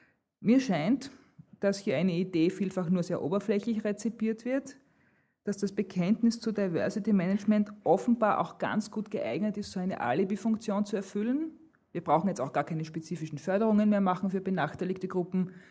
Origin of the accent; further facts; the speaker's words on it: Styria, Austria; Ich komme aus der Steiermark, es gibt auch immer unterschiedliche Entwicklungen.